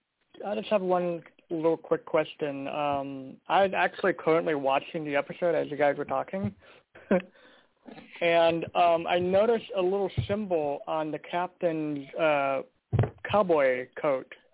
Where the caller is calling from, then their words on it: Portland, Oregon, United States; I'm calling in from Portland, Oregon.